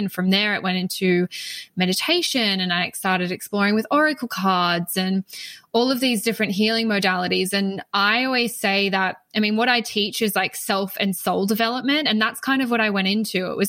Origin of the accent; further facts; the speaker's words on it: Queensland, Australia; So I'm in Australia. If you can't pick up on my accent, I am based on the Sunshine Coast, which is in Queensland in Australia. So where it's very warm, very hot, very tropical. Think of like quintessential Australian beaches, and that's pretty much where I am.